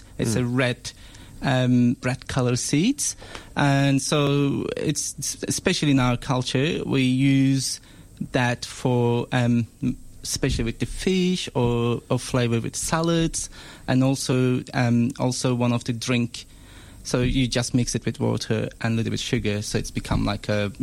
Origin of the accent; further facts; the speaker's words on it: Istanbul, Turkey; But I was, as I said, born in and raised in Turkey.